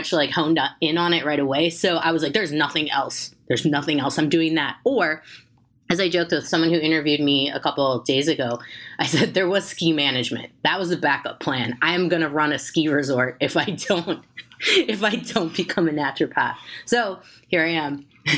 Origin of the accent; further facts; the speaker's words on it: Zion, Illinois, United States; which was very close to my hometown. The commercials always say Chicago, but that's kind of a lie. We're going to just bust them out right here. It's Zion, Illinois. It's about 40 miles north of Chicago.